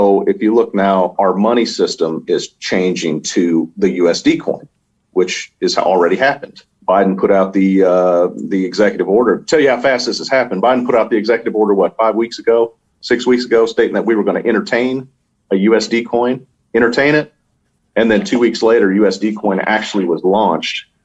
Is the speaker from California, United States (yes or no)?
no; Louisville, Kentucky, United States; I'm from Louisville, Kentucky. We're just country boys here.